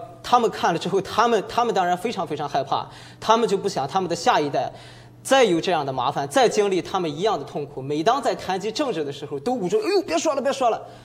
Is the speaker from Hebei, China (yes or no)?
no; Qingdao, Shandong, China; 我是青岛人，然后这个还有这个，我的这个老乡是王千源